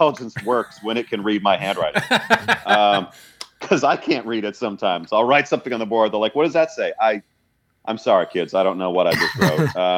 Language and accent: English; Colorado, United States; I was born and raised in Colorado.